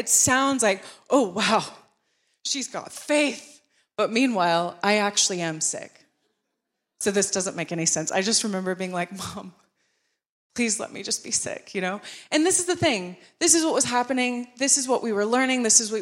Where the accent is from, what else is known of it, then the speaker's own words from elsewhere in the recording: North Carolina, United States; So I grew up, most of you know me, but I grew up in North Carolina, in the South, in America.